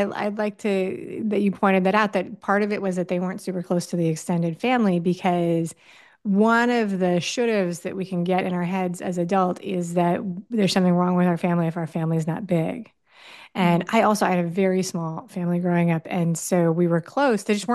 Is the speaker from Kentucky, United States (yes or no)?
no; New York City, New York, United States; I grew up in partially in New York City, so I love many things Jersey.